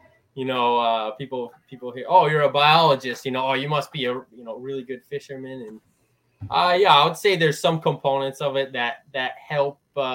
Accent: Connecticut, United States; So I'm from Eastern Connecticut.

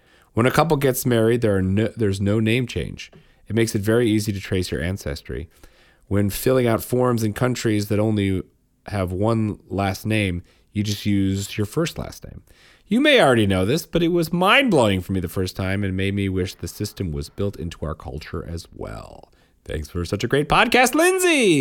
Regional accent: Windsor, South East England, United Kingdom; born there; I was born in Windsor. Did you know that?

